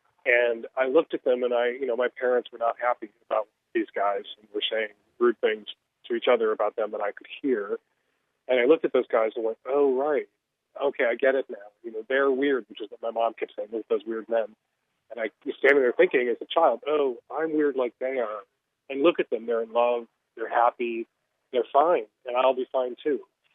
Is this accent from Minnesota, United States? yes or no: no; Chicago, Illinois, United States; But I was really lucky in that I grew up in Chicago. I was 13, 14 years old in 1979, 1980.